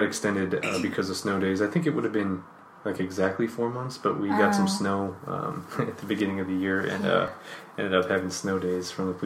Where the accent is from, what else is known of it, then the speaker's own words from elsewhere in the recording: Illinois, United States; In my home state of Illinois, most police officers will go to an academy only through their agency.